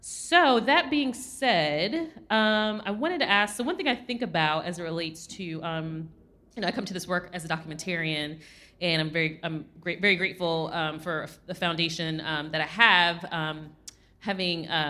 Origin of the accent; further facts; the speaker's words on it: Durham, North Carolina, United States; I'm from Durham, North Carolina.